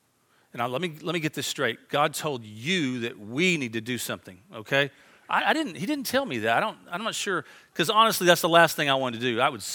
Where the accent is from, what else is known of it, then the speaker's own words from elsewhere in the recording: Tyler, Texas, United States; When I was a brand new Christian, I grew up over in Tyler, and several of my friends got saved when I got saved.